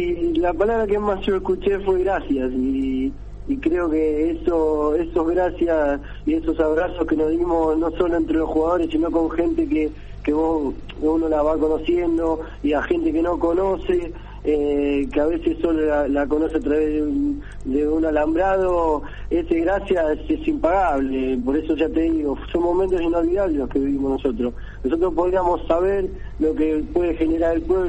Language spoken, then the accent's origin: Spanish; Mar del Plata, Buenos Aires Province, Argentina; ya te digo que yo soy de Mar del Plata, me toca viajar todos los días